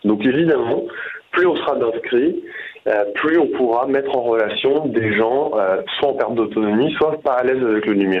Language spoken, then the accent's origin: French; La Roche-sur-Yon, Pays de la Loire, France; moi, je suis vendéiss. Hein. Donc, je suis né à La Roche-sur-Yon, et en fait, on a habité toujours dans les zones rurales à côté.